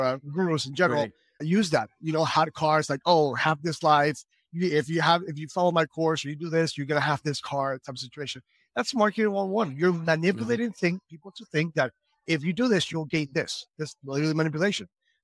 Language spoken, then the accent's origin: English; Venezuela; English is a second language; I was doing law back in Venezuela. I'm from Venezuela.